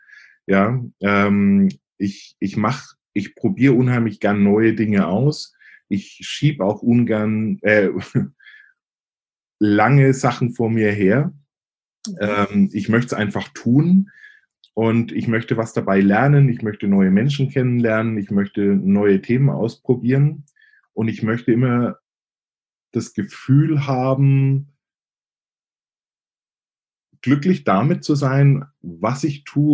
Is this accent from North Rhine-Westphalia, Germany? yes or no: no; Bavaria, Germany; accent: Franconian; Ich komme ursprünglich aus Oberfranken, also der ein oder anderen wird sicherlich auffallen vielleicht an meinem Akzent. Fränkische legt man irgendwie nie ganz ab.